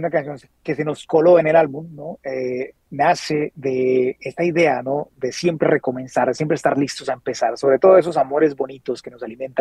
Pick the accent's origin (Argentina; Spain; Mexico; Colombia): Colombia; now in Canada; soy de origen colombiano, vivo en Canadá